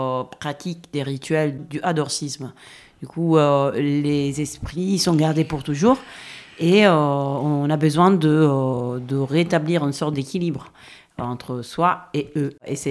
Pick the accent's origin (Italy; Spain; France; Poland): Italy; Apulia; French is a second language; moi, je viens des Pouilles, du coup, du Salento. C'est la pointe du talon de l'Italie.